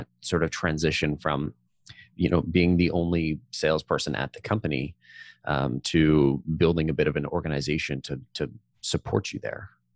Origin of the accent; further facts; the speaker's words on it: Canada; because I'm Canadian, I've got to work in a hockey analogy